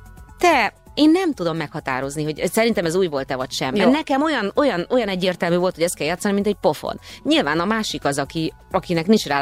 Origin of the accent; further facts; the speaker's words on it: Budapest, Hungary; Egy környéken laktunk. Zuglóiak vagyunk mind a hárman